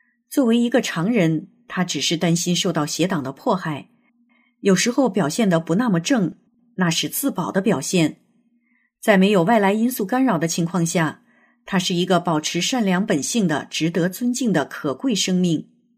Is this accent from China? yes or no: yes; China; 我在中国大陆长大